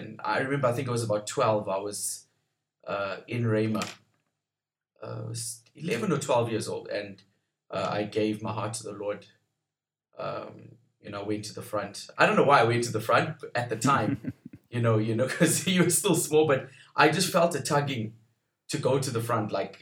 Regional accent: Durban, KwaZulu-Natal, South Africa; I'm from Durban, South Africa. I'm from a church called Rhema Durban, which is in KZN

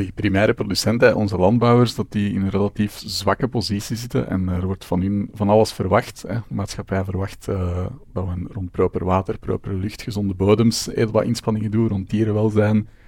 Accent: Rotselaar, Flemish Brabant, Belgium; ik ben eigenlijk origineel van Rotselaar. Dat is een gemeente in de buurt van Lübeck. Ja. Het is door mijn vrouw, die is van Lübeck, dat ik daar ben terechtgekomen.

